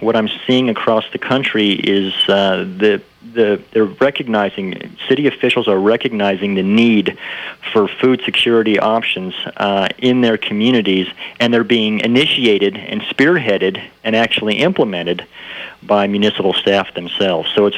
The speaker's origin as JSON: {"language": "English", "town": "Berkeley", "region": "California", "country": "United States", "tie": "born or raised there", "lives_now": "Davenport, United States", "said": "Before I came to Davenport, I grew up in Berkeley, California, and of course, there's a lot of progressive and innovative thought happening out there on the West Coast"}